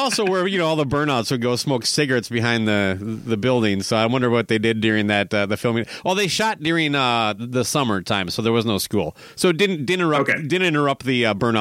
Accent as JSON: {"language": "English", "region": "Minnesota", "country": "United States", "said": "But you know, I'm a Minnesotan. We're super nice."}